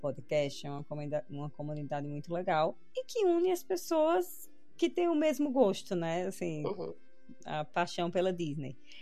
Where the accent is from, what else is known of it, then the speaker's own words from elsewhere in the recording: Natal, Rio Grande do Norte, Brazil; nessa época eu morava em São Paulo. Eu sou de Natal, né? Mas nessa época eu morava em São Paulo.